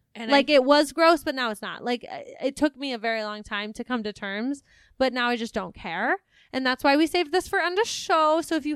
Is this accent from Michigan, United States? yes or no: yes; Michigan, United States; And we're from the Midwest. We are from the lovely state of Michigan.